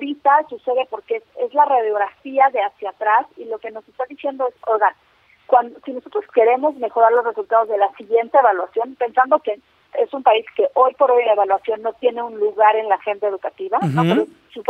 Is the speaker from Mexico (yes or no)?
yes; Mexico; en estas conversaciones que hemos tenido como mexicanos